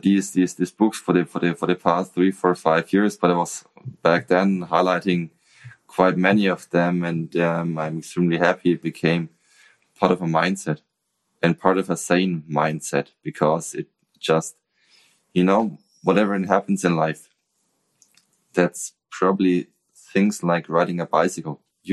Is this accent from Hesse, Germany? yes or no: no; Nuremberg, Bavaria, Germany; I love Nuremberg. Mm. That's my hometown.